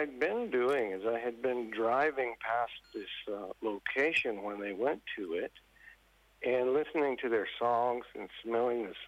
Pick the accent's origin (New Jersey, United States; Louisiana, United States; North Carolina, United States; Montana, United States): Montana, United States; now in Napier, New Zealand; There are four bands of Piegan, in Canada